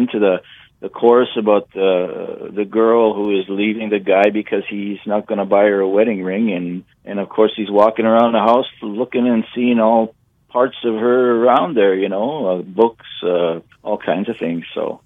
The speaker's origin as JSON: {"language": "English", "town": "Manigotagan", "region": "Manitoba", "country": "Canada", "tie": "born or raised there", "said": "I grew up in Manigatagan, which was a isolated community"}